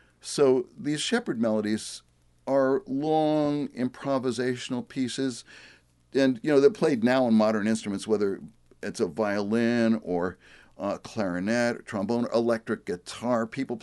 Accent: United States; I mean, I grew up in America in the 50s and 60s, so, you know, it's very much an American upbringing

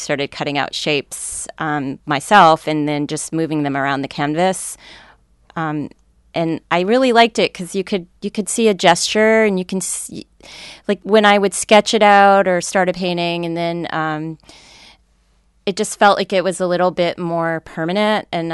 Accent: New Jersey, United States; I grew up in suburban New Jersey, but I lived very close to a town called Roosevelt, New Jersey, which was a WPA town and had a lot of famous artists

